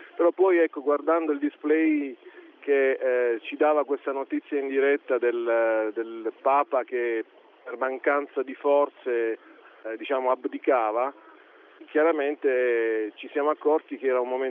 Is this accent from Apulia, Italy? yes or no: yes; Taranto, Apulia, Italy; vengo da Taranto.